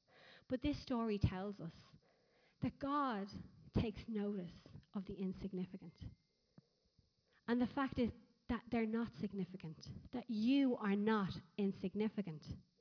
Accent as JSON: {"language": "English", "country": "Ireland", "said": "even as Irish people have a default setting to feel the underdog, to feel forgotten about. And you know, look at our country the last few years."}